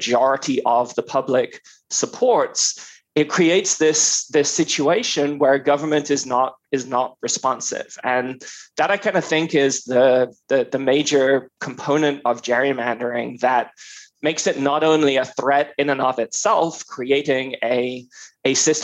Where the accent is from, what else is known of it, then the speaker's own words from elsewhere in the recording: Florida, United States; in states like my home state of Florida